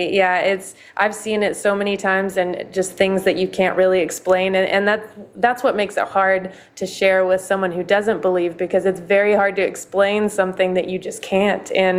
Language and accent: English; Texas, United States; now in Nashville, United States; So I'm originally from Texas. Just born and raised there. And I moved out to Nashville in 2020.